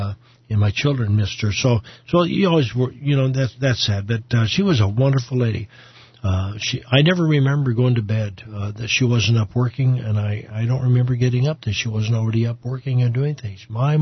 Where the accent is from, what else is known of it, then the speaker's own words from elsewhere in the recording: Mesa, Arizona, United States; Well, again … born and raised in Mesa. I'm one of 13 children, a blended family.